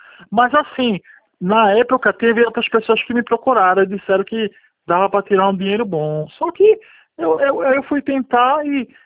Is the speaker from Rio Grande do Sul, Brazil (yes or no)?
no; Surubim, Pernambuco, Brazil; é que eu sou do Surubim